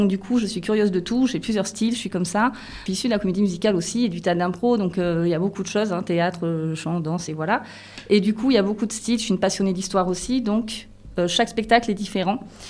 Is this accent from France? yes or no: yes; Digne, Provence-Alpes-Côte d'Azur, France; Ça me tient à cœur d'en parler dans ma région natale, dans ma ville natale, du coup, qui est Digne.